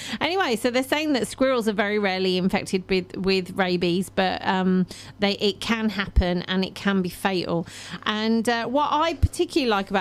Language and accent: English; England, United Kingdom; Now, when we were growing up in England, many, many years ago